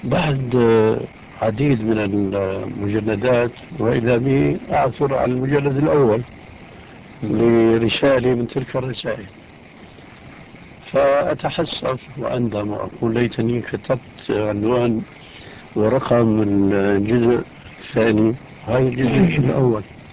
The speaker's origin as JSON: {"language": "Arabic", "country": "Syria", "said": "وكما يقولون عندنا في الشام بلا طول سيرة"}